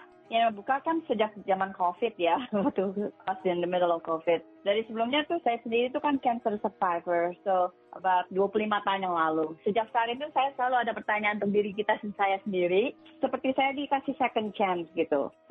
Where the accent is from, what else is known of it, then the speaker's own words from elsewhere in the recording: Indonesia; saya emang dari kecil, growing up di Indonesia